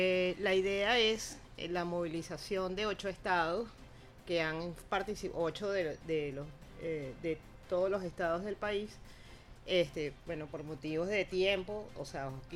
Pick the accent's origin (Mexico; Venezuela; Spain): Venezuela; eso forma parte de la vida diaria de todos nosotros como venezolanos